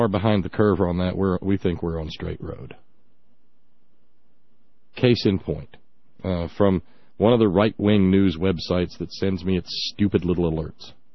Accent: United States; I grew up in a dry county, and it was 11 miles from my hometown to the Tennessee state line.

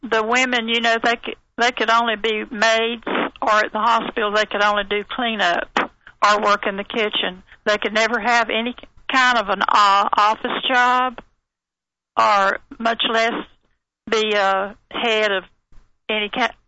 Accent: United States; also born or lived in Georgia; Well, I wasn't born here, but I was raised here.

